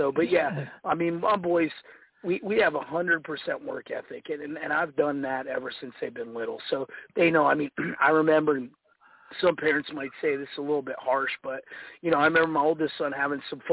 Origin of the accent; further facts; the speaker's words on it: New Jersey, United States; now in Louisiana, United States; I'm not from Louisiana originally. I'm from Jersey and I wrestled in New Jersey.